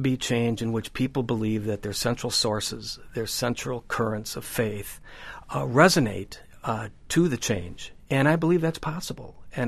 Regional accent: New York, United States; And as a New Yorker who saw too much grief, as we all did, I don't think security is a bad idea.

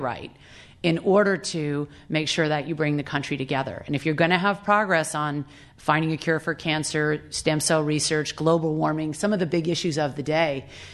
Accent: San Francisco, California, United States; being from San Francisco, I always thought my hometown was better.

